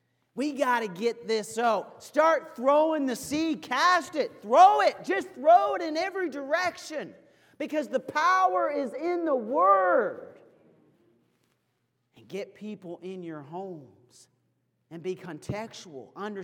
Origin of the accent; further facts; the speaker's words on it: Canada; I grew up in Canada. We don't even have four downs up there.